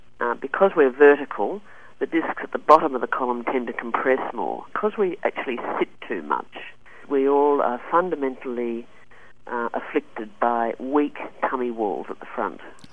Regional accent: Sydney, New South Wales, Australia; Growing up in Sydney

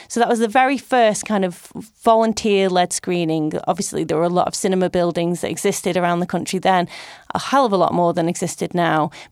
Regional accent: Stoke-on-Trent, West Midlands, United Kingdom; So I grew up in Stoke, and at the time, I don't think there were very many community cinemas.

